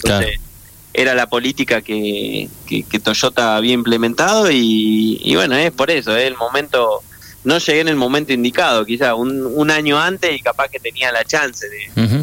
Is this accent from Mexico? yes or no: no; Argentina; eso la verdad que me enorgullece como argentino y tiene todo nuestro apoyo desde acá.